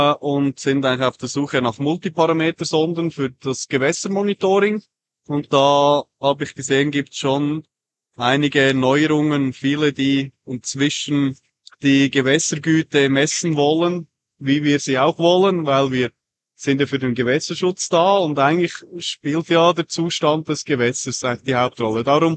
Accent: Zug, Switzerland; Ich komme aus der Schweiz. Und zwar in der Zentralschweiz. Vom Zugersee.

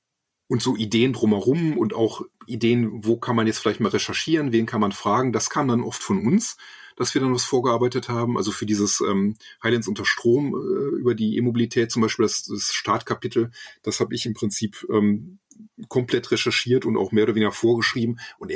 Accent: Germany; als Piefke

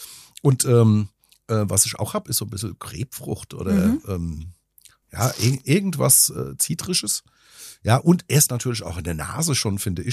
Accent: Rhineland-Palatinate, Germany; Penge warm gemacht, sagt man bei uns in Rheinhessen.

